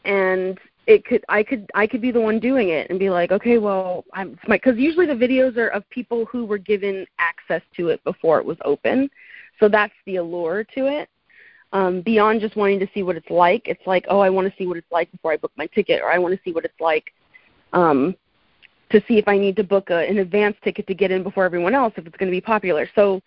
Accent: Bahamas; moved away as an adult; now in United States; I grew up in the Bahamas. Like, I didn't have access to every movie. We had like one channel. And then it wasn't until I moved to the U.S. and I went to college

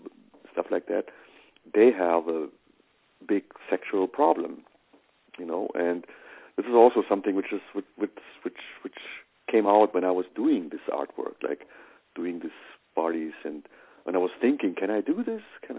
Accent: Afghanistan; I'm from Afghanistan, and I'm with this culture. I'm also European

